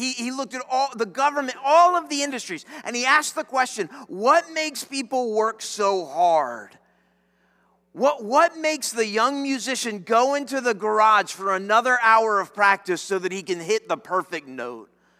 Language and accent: English; Newport News, Virginia, United States; Now, I'm not from Charlottesville. Don't want to be from Charlottesville, to be honest with you. Right? But I'm Newport News.